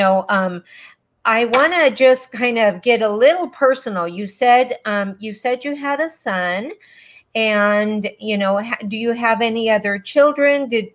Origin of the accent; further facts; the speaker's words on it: San Diego, California, United States; born there; I was born here in San Diego.